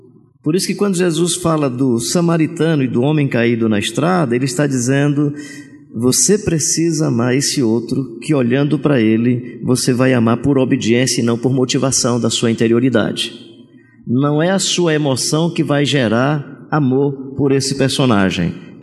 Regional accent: Ceará, Brazil; sendo cearense, eu gosto de uma redinha cheirosa e um lençol assim

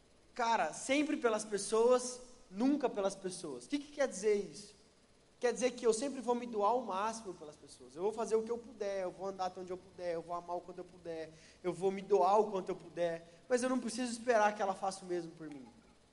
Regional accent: Curitiba, Paraná, Brazil; Mas eu sou curitibano, né?

